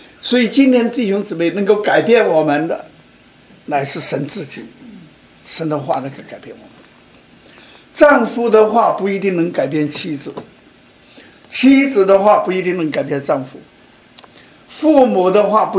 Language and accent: Chinese; China; 这个针呢，不是我们中国人缝衣服的那个针，好不好？